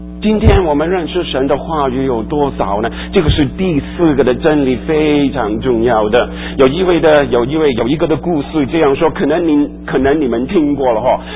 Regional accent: Guangdong, China; 我们就好像这个我们广东人啊，不是我们广东人不是有个通圣吗？

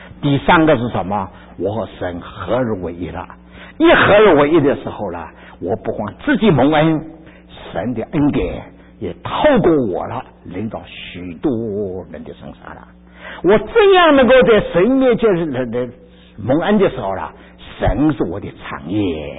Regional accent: Ningbo, Zhejiang, China; 我们宁波人呢，爱吃一种啊螃蟹啦，

